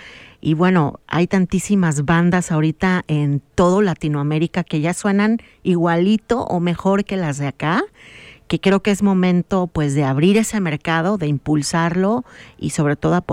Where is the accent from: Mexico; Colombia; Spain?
Mexico; como latinos, como mexicanos, en mi caso como mexicana